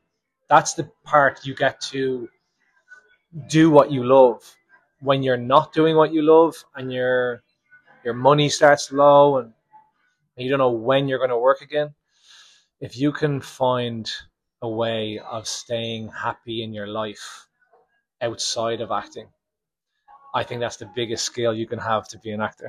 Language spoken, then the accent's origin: English; Dublin, Leinster, Ireland; I grew up in Dublin